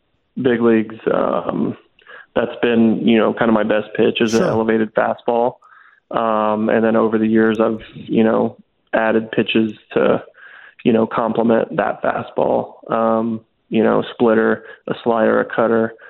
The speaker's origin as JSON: {"language": "English", "region": "California", "country": "United States", "said": "I'm from Southern California, and we're in the state capital, but I've never been here before."}